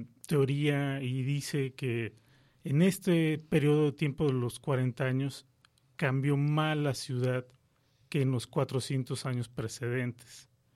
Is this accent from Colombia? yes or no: no; Guadalajara, Jalisco, Mexico; yo, siendo tapatío de nacimiento y que jamás he vivido en otra ciudad, ya de hace 41 años